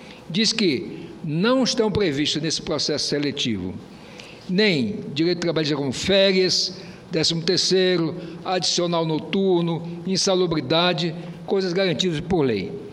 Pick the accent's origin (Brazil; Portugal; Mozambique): Brazil; Roraima; Eu lamento muito, como roraimense e como representante do meu povo